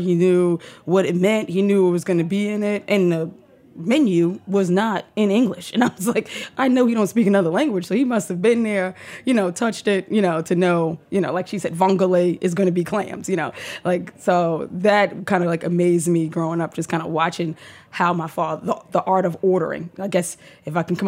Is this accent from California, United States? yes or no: no; Harlem, New York, United States; You know, I'm from New York. Let me be specific because we're in New York, right? So I'm from Harlem.